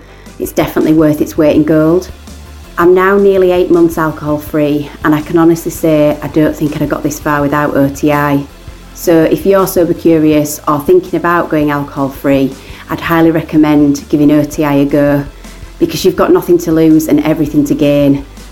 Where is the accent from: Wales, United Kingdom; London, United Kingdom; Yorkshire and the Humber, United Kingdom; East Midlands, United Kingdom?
Wales, United Kingdom; from North Wales.